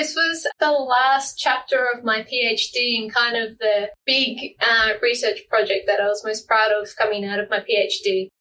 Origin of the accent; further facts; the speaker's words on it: Tasmania, Australia; now in Seattle, United States; I'm not a big city person. I'm from Tasmania, so, you know, I like my small towns